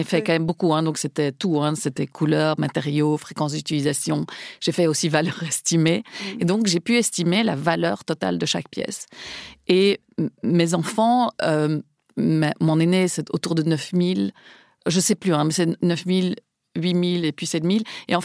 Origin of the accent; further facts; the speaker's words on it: Spain; Parce que je suis espagnole, pardon.